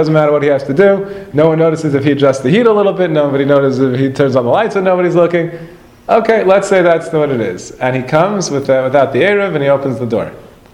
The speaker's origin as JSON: {"language": "English", "town": "Brooklyn", "region": "New York", "country": "United States", "tie": "born or raised there", "said": "But where I grew up in Brooklyn"}